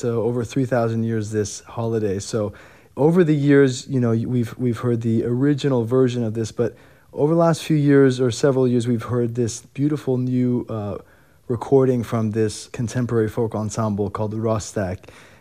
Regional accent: Los Angeles, California, United States; born there; I'm first generation Iranian American. I was born in Panorama City here in Los Angeles.

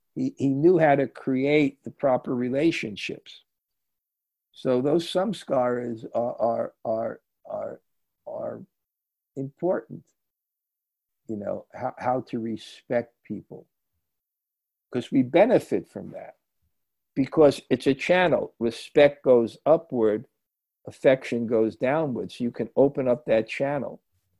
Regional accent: India; And that's why I like growing up in India, because I could actually see it.

